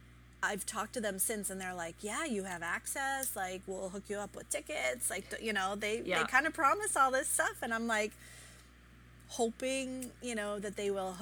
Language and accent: English; Tacoma, Washington, United States; And the first show is going to be in my hometown of Tacoma.